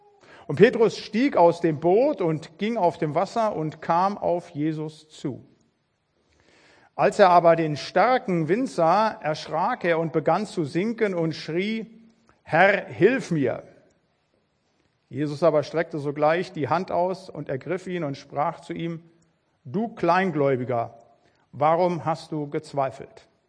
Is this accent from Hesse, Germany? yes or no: yes; Biedenkopf, Hesse, Germany; born there; ich bin ein halber Hesse. Also geboren bin ich in Biedenkopf, habe studiert in Marburg und habe mein Vikariat im Ebsdorfer Grund in der Kirchengemeinde in Rauschholzhausen gemacht.